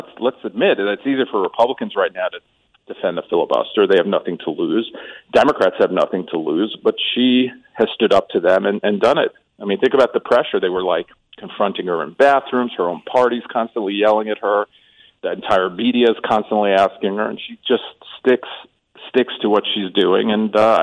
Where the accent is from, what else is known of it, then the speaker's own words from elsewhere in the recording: New York, United States; Well, you know, I grew up in New York, in the New York area when this stuff was going on.